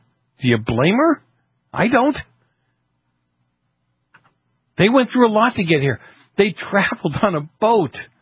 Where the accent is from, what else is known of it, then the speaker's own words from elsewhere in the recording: Boston, Massachusetts, United States; Look, when I grew up in Boston, August was the month of feasts.